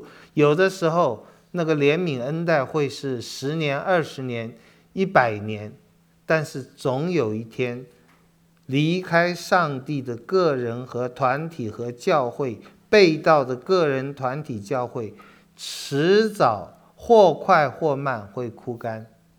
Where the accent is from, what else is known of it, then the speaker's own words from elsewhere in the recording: Taiwan; 我自己在台湾长大，我必须说我在台湾里面有一点异类。